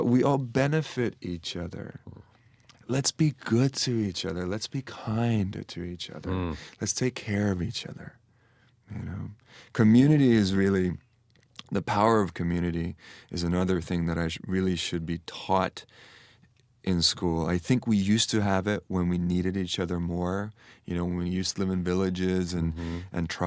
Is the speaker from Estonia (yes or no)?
yes; Estonia; Growing up in Estonia, in Soviet Union